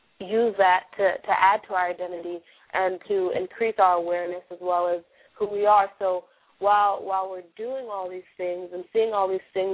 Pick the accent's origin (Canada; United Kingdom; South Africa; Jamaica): Jamaica; now in United States; while we do understand our identity and our background and living in America and being Jamaican